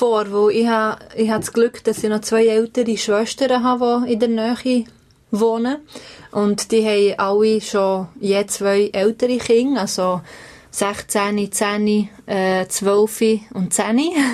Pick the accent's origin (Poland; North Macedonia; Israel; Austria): North Macedonia; first language sq; German is a second language; Wir kommen beide aus Mazedonien reden, als Muttersprache Albanisch.